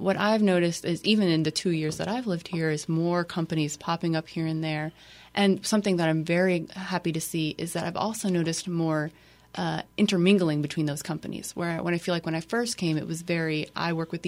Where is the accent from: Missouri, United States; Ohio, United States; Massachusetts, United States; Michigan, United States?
Missouri, United States; the choice was between here and my hometown, which is in Missouri